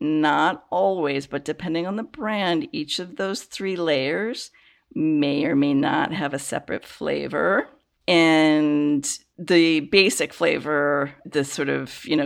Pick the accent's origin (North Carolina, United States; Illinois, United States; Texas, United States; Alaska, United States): Illinois, United States; because I grew up in the Chicago area